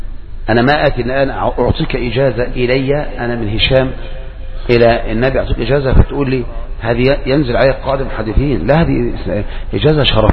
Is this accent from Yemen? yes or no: no; Egypt; ولهذا بدأت تنتشر الأيام هذه في عندنا في مصر مثل هذه الأشياء